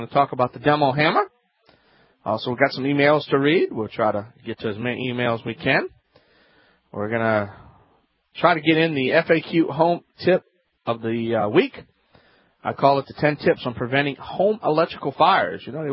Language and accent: English; Louisiana, United States; I'm the Cajun man from the Bayou Land.